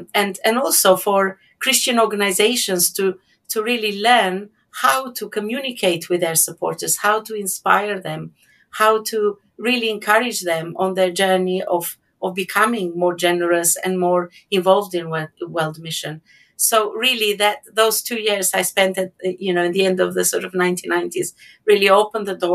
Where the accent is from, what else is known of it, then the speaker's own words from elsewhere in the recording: Albania; English is a second language; moved away as an adult; now in United Kingdom; I originally come from Albania. I came to the UK about 31 years ago to study theology at Spurgeon's College in London.